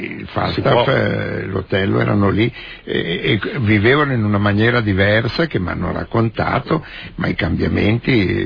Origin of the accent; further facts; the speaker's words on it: Milan, Lombardy, Italy; dove ci si vive noi che siamo di Milano, con, insomma, come un ingranaggio